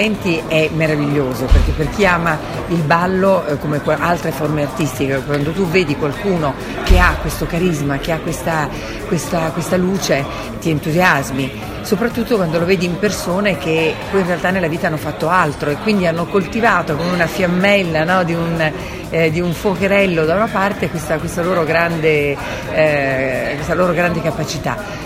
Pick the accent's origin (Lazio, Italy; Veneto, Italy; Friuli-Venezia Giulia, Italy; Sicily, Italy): Friuli-Venezia Giulia, Italy; Udine; also born or lived in Sulmona; io sono nata a Sulmona, però in realtà io sono cresciuta qui vicino, sono cresciuta a Udine. E quindi diciamo che un po' l'imprinting del Friuli è quello che ha creato la persona che sono.